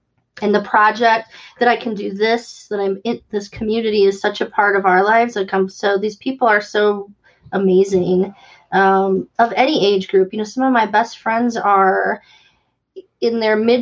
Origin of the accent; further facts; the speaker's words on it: Valparaiso, Indiana, United States; This business wouldn't exist, you know, in my hometown of Valparaiso, Indiana.